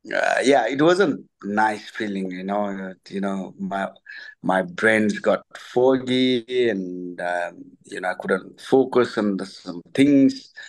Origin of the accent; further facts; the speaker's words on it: Nepal; English is a second language; because the way I grew up in Nepal, I thought that, you know, I couldn't do anything